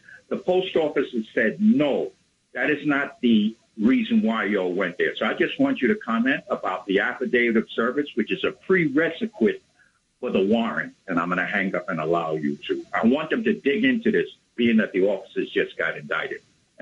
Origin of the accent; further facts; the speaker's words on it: New York City, New York, United States; I'm from Harlem.